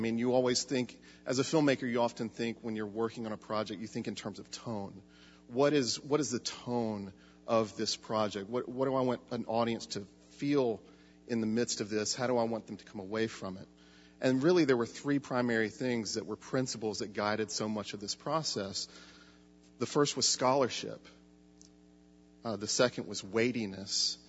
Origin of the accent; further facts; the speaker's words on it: Tupelo, Mississippi, United States; before finding myself back home in my hometown of Tupelo, Mississippi